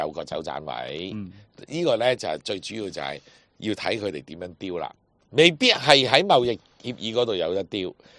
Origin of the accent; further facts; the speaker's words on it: Hong Kong; 即系我发觉而家咧，我哋香港人一定要好多嘢摆个心落去睇啦。